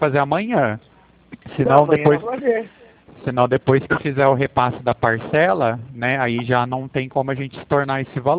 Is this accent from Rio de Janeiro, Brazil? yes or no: no; Pirassununga, São Paulo, Brazil; Eu sou de Pirassununga, sou interior de São Paulo